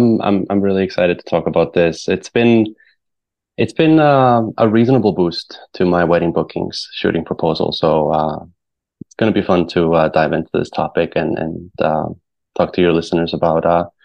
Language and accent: English; Reykjavik, Capital Region, Iceland; moved away as an adult; now in New York, United States; I'm originally from Reykjavik in Iceland. I moved to the United States in 2014 to study photography at Parsons School of Design in New York City. I stayed in New York